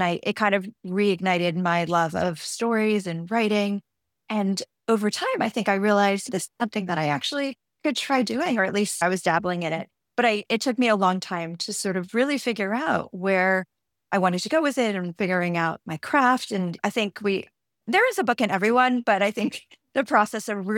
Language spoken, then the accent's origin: English; New Jersey, United States; I'm from New Jersey and a proud New Jerseyan.